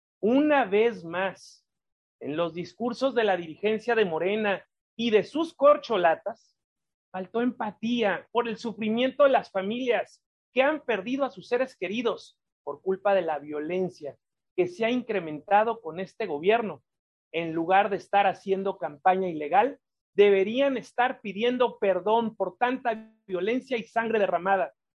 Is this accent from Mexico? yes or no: yes; Michoacán, Mexico; la constante humillación al ejército en mi tierra, Michoacán